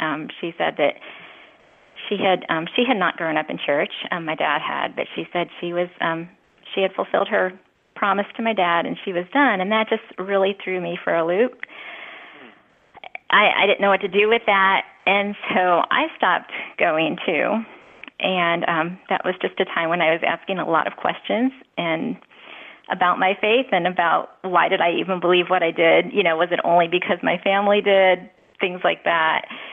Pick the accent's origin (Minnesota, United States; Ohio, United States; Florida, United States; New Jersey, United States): Ohio, United States; I grew up in Ohio, in what I would call just a really good family, middle-class family, lived in the suburbs